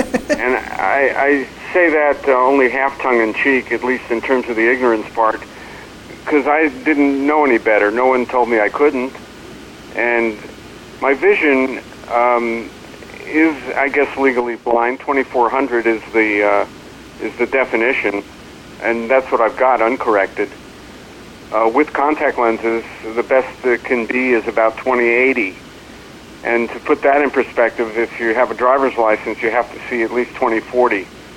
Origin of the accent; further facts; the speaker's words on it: Long Island, New York, United States; I grew up in Long Island, New York area, and my parents were concerned with my vision, so they took me to what was called a world-class eye doctor in Manhattan